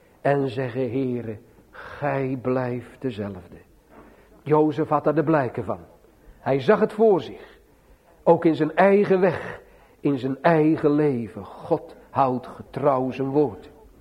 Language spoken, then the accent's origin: Dutch; South Holland, Netherlands; born there; De afgescheiden dominee, vroeger in Giessendam gestaan, vlak bij mijn geboorteplaats.